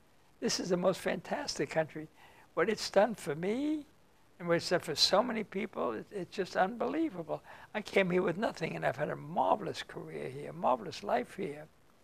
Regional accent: Vienna, Austria; Nothing. It changed her mind until I all of a sudden dropped that I was from Vienna.

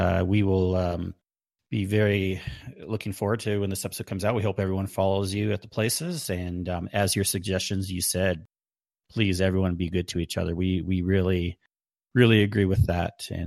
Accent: California, United States; growing up in California, maybe because we were, like, West Coast, like, closer to Hawaii.

